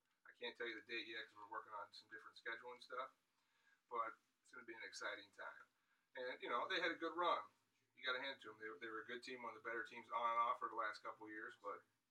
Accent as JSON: {"language": "English", "region": "West Coast", "country": "United States", "said": "Man, I'm a West Coast guy, so I have to go with my hometown."}